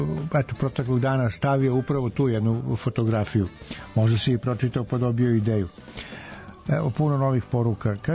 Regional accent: Smederevo, Podunavlje District, Serbia; born there; Ja sam rođen u Smederevu pa to znam

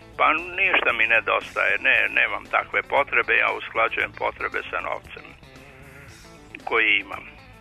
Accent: Belgrade, Serbia; Ja sam iz Beograda

